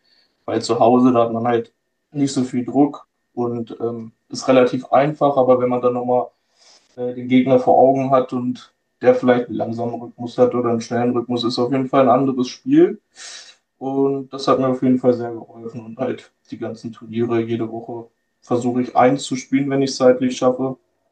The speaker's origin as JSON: {"language": "German", "town": "Algermissen", "region": "Lower Saxony", "country": "Germany", "said": "Ich komme aus Algermissen. Das ist 10 Minuten aus Hildesheim entfernt."}